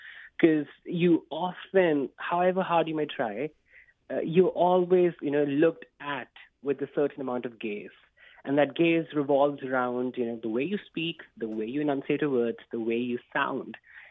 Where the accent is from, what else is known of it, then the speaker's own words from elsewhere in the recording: India; growing up in India, I always found writing as a form of great expression for me.